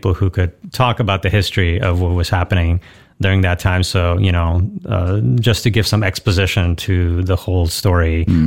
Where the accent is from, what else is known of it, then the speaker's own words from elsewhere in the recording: Wrocław, Lower Silesian Voivodeship, Poland; I started in Poland in my hometown, Wrocław, first.